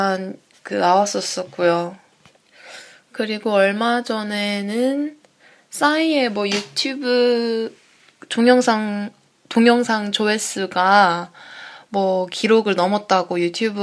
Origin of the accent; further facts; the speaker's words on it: South Korea; moved away; 초반에는 항상 한국에서 왔다고 이렇게 얘기를 하는데